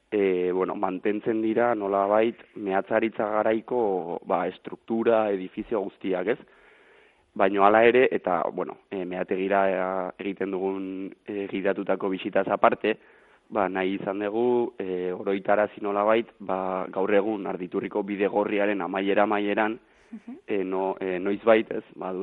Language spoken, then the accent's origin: Basque; Errenteria, Basque Country, Spain; Ni hain justu errenteriarra naiz